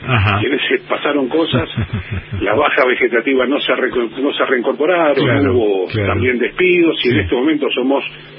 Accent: Río Turbio, Santa Cruz, Argentina; born there; yo soy nacido acá en Río Turbio, soy hijo de un minero de 35 años de minas

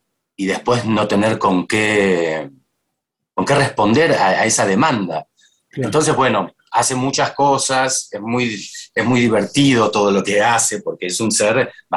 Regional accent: Mar del Plata, Buenos Aires Province, Argentina; Yo soy de Mar del Plata y tuve un contacto, una relación muy estrecha con el cine de adolescente.

